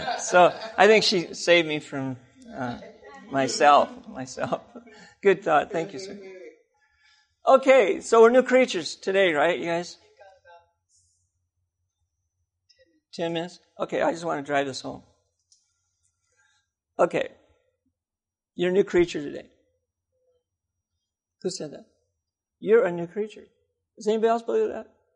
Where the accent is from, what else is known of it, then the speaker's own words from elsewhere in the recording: Seattle, Washington, United States; especially when the Seahawks won the Super Bowl, because I'm from Seattle.